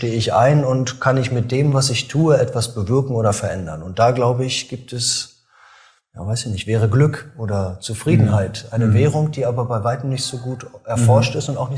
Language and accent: German; East Germany, Germany; Ja, es war der Beginn des hippen Berlin. Ich komme ja aus dem Osten.